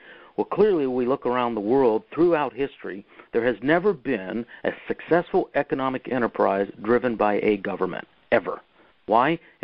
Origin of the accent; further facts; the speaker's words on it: California, United States; And, of course, my home state, California, is the poster child for it.